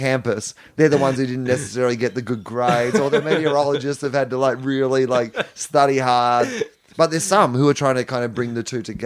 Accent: Australia; that's the thing that you realize as an Australian is, I don't know how traveled you were before this role, but is that there is a lot of this country that isn't, the five cities that people live in.

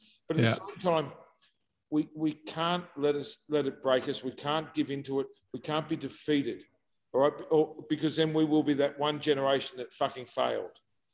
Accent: Australia; Oh, you know, and this is part of being Australian, part of having mates.

